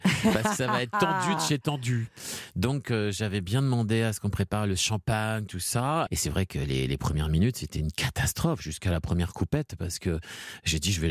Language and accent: French; France; accent: French; Moi, j'ai un accent assez puissant, et ils aiment bien l'accent français.